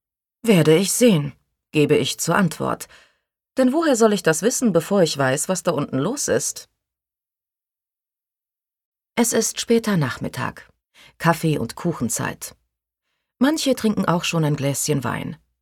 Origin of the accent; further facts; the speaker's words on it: Stuttgart, Baden-Württemberg, Germany; Heim nach Stuttgart, wo ich aufgewachsen bin